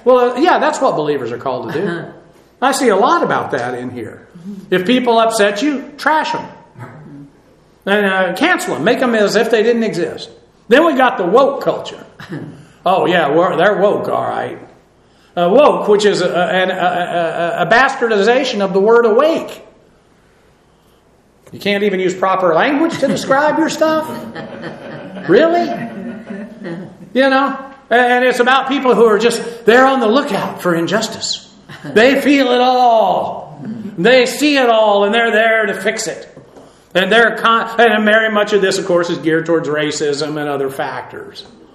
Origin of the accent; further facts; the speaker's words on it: Massachusetts, United States; born there; I think I was born in Massachusetts.